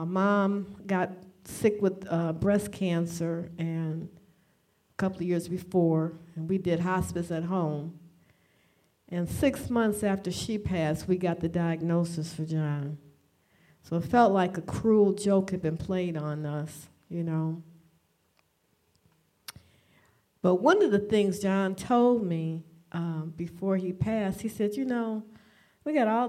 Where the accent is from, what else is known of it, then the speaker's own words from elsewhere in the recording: Detroit, Michigan, United States; I'm from Detroit, and I was playing with him about a dozens game